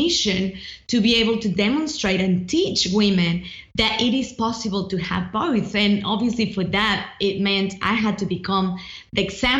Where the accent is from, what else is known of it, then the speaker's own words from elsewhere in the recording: Mexico; accent: mixed; now in Australia; you know, I'm originally from Mexico, even though I've been in Australia for a long time, hence the mixed accent.